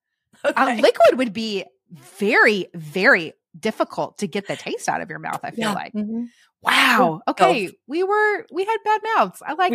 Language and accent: English; Texas, United States; now in Alabama, United States; As a Texan, I care a lot about queso. Mm-hmm. I'm always going to prefer a yellow queso. I live in Alabama that doesn't care about yellow queso